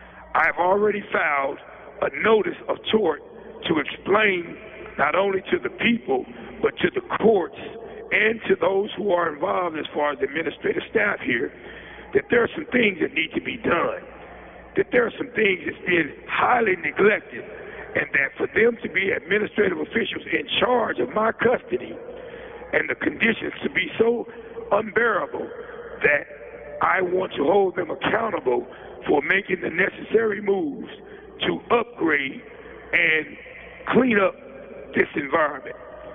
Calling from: Westville, Indiana, United States; I am calling in from the Westville Correctional Facility in Indiana.

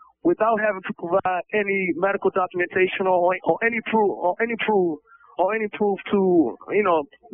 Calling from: Jessup, Maryland, United States; So I'm calling here from Jessup Correctional Institution in the state of Maryland.

